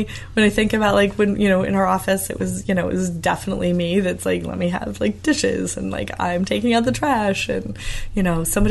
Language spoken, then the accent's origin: English; Midwest, United States; Like, no matter what I do, I come from the Midwest, I'm going to probably be humble no matter how much I can brag about myself if I have to.